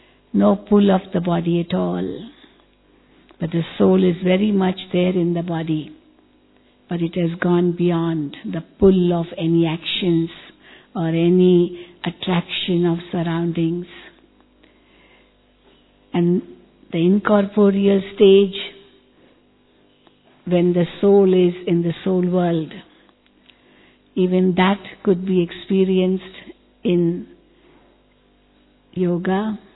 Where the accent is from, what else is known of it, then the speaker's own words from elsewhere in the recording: Mumbai, Maharashtra, India; English is a second language; and of course I am from Mumbai.